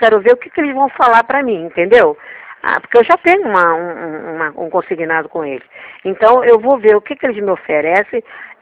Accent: Minas Gerais, Brazil; eu sou muito desconfiada e não à toa que eu sou mineira

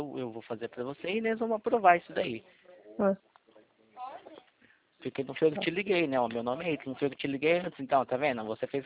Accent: Itatiba, São Paulo, Brazil; eu sou de Itatiba.

